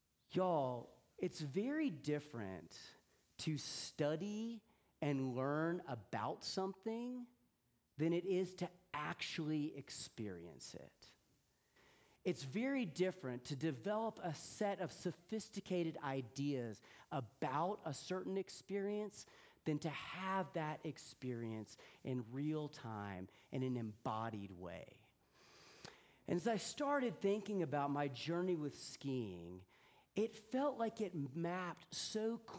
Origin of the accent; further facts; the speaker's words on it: Deep South, United States; For me, that experience was somewhat improbable because I grew up in the Deep South.